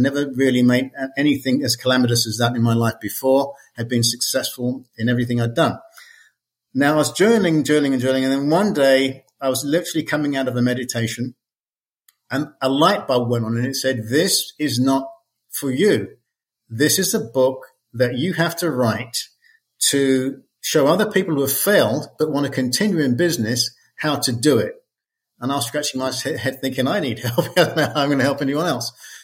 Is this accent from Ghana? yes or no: no; London, United Kingdom; now in Lubbock, United States; You can tell that I'm not from Lubbock, Texas. I grew up in London